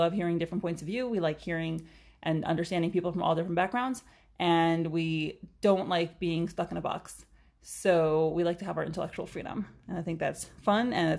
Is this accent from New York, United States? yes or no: yes; Brooklyn, New York, United States; I am from Borough Park, from a Hasidish town in the middle of Brooklyn, New York. Super Jewish upbringing